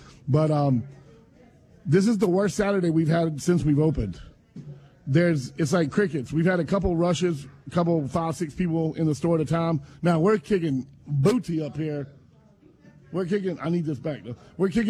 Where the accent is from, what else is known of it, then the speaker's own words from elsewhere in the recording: United States; First of all, I'm a Christian, but I'm an American, and I'm a grown-ass man.